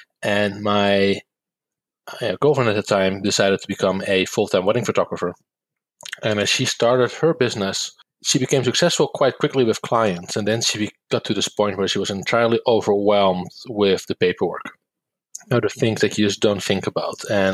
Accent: Netherlands; English is a second language; Well, so I grew up in the Netherlands.

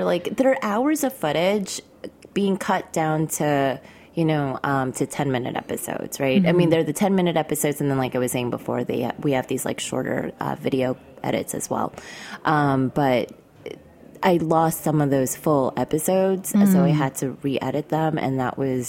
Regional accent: New York, United States; So I'm really lucky because I grew up in New York.

